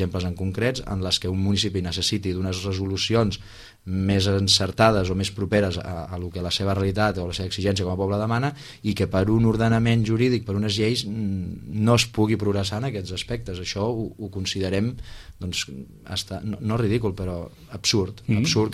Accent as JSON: {"language": "Catalan", "town": "Sitges", "region": "Catalonia", "country": "Spain", "said": "amb un sentiment de responsabilitat absoluta cap al meu poble, que Sitges també."}